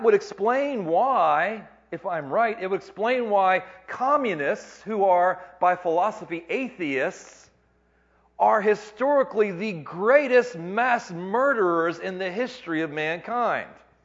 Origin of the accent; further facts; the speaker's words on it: United States; I'm starting to feel good that I'm an American.